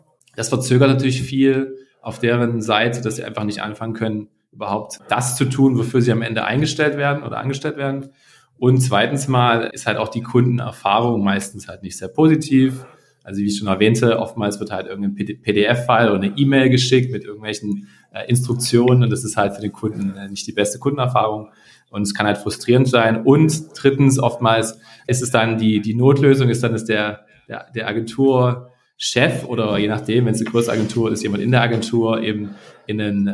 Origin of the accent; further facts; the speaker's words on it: Dresden, Saxony, Germany; moved away as an adult; also born or lived in Heilbronn / Berlin / London; now in Spain; Ich bin in der Nähe von Heilbronn, also ganz in deiner Nähe geboren. Ich bin in Dresden aufgewachsen, habe in Berlin studiert und habe dann 7 Jahre in London gelebt und gearbeitet. War dann 2 Jahre auf Reisen als Digitalnomade in Mittel- und Südamerika mit meiner Partnerin und lebe seit mittlerweile 4 Jahren auf Teneriffa.